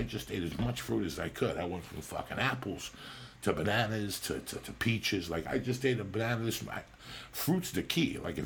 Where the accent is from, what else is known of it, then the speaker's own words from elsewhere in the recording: New Jersey, United States; You know, I'm from Jersey. I grew up around great delis.